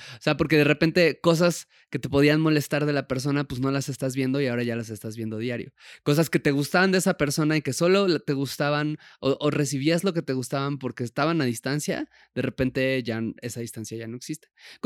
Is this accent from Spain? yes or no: no; Puebla, Mexico; moved away; como cuando yo me fui de Puebla, que es de donde crecí